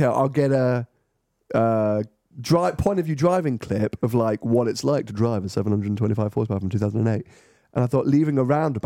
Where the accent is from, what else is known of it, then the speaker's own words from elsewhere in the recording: United Kingdom; now in United States; As a Brit in America